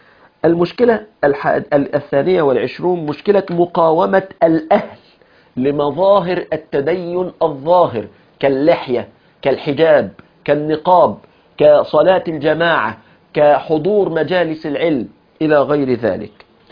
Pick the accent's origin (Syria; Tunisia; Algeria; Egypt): Egypt; هذا هو المثل الشعبي الشهير عندنا في مصر